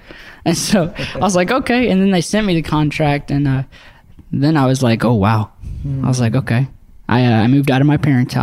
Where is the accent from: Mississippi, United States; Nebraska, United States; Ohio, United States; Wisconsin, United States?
Mississippi, United States; and you know I'm from Mississippi